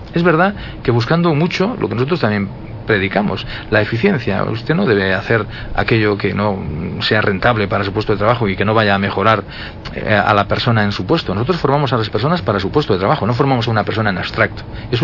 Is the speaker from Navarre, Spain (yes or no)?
no; Galicia, Spain; Igual es que como soy gallego, pues tengo tendencia a mirarlo todo desde ese lado